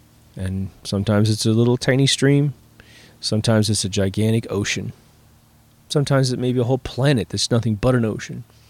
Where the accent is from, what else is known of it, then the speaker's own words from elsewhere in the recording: Midwest, United States; You know, I grew up in the Midwest where we were surrounded by green.